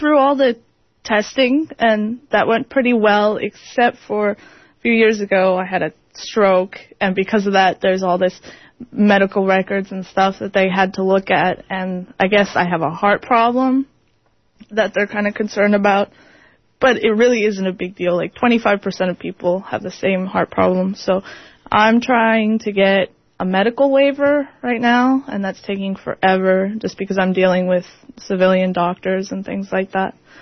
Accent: Japan; And I grew up in Japan, and I really want to go back, but I don't have the money

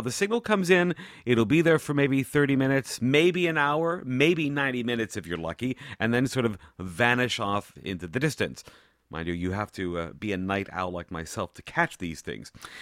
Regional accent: Montreal, Quebec, Canada; now in Taiwan; Now, when I was growing up in Montreal in Canada, at nighttime, picking up stations from the United States was very easy.

